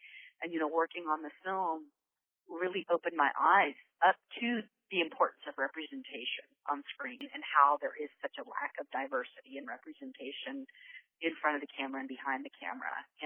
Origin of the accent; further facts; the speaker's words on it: Houston, Texas, United States; You know, I grew up in Houston, which is a very mixed community, you know what I mean?